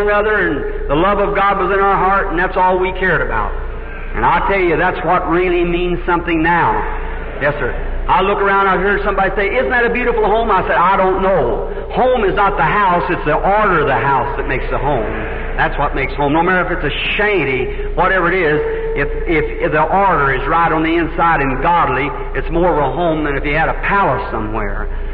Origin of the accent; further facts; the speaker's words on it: Ireland; And she was laughing at me, I'll never forget it, about being an Irishman and painting the shamrock and so forth.